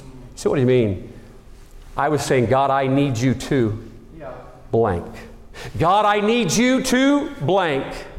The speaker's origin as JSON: {"language": "English", "region": "Mississippi", "country": "United States", "tie": "born there", "said": "I know Mississippi. I was born in Mississippi. I pastor in the city that I was born in."}